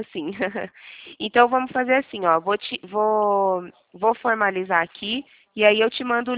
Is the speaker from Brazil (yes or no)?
yes; Limeira, São Paulo, Brazil; Nós somos de Limeira.